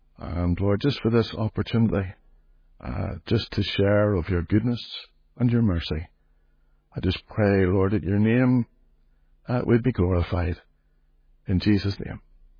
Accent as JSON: {"language": "English", "town": "Belfast", "region": "Northern Ireland", "country": "United Kingdom", "tie": "born or raised there", "said": "I grew up in the Highfield Estate at the top of the Shankill, Ballygamartin. I was adopted as a baby and placed in the family"}